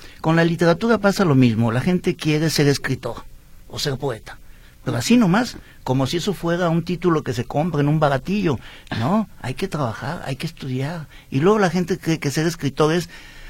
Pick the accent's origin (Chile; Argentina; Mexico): Mexico; also born or lived in France; now in Guadalajara, Mexico; estoy jubilado por Francia y paso la mitad de mi año allá y la mitad de mi año aquí en Guadalajara. Pero soy tan mexicano que me negué a recibir la nacionalidad francesa. Yo soy mexicano